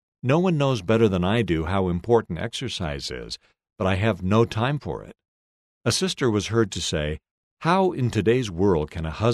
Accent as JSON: {"language": "English", "town": "Panguitch", "region": "Utah", "country": "United States", "tie": "born or raised there", "said": "I grew up in Panguitch, Utah, a small town of 1,500 people. I was a big fish in a little pond."}